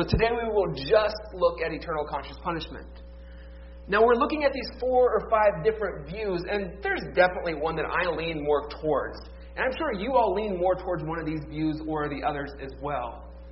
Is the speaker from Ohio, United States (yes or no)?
yes; Cleveland, Ohio, United States; my hometown Cleveland Cavaliers